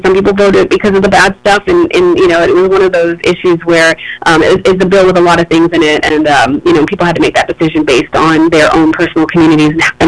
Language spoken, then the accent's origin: English; New York, United States; You know, like you said, I'm originally from New York.